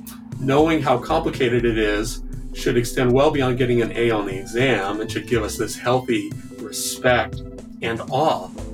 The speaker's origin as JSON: {"language": "English", "town": "Washington", "region": "District of Columbia", "country": "United States", "tie": "born or raised there", "also_born_or_lived": "Milwaukee", "said": "we moved away from the Milwaukee area when I was four, and I spent most of my growing up years in the Washington, D.C. area. And I did high school there"}